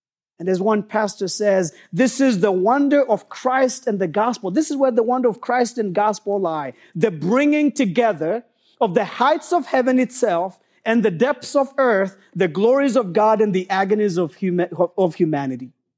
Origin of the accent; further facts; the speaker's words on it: Kenya; I had an opportunity to go back to my home country, Kenya